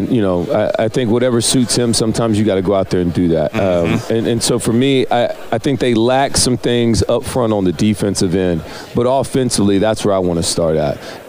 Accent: Prattville, Alabama, United States; Shout out to everybody back in Opelika and Auburn, man. Everybody knows I'm from Prattville.

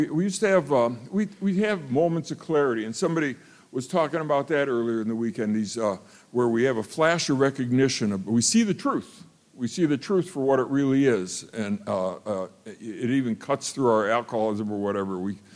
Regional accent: Ohio, United States; I'm a kid from Ohio. I'm thinking I'm gonna go west.

